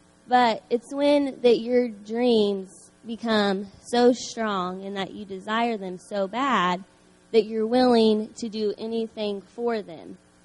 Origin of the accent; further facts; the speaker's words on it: Indiana, United States; A little bit about myself. I'm from Indiana